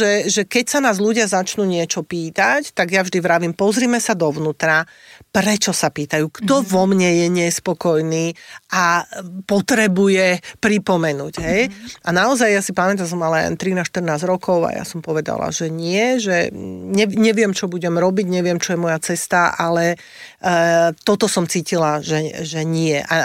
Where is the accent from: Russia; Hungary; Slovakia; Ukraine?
Slovakia; Bardejov, Prešov Region; Ja som z Bardejova, ja som z východu.